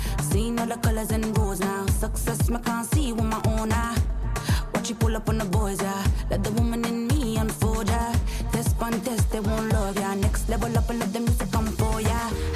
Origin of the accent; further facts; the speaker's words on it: Belgium; moi je suis belge d'origine marocaine.